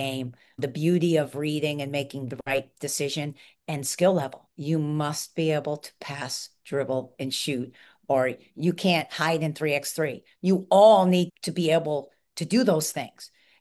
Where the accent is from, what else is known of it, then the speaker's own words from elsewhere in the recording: New York, United States; Where I'm from New York, so it's blah, blah, blah.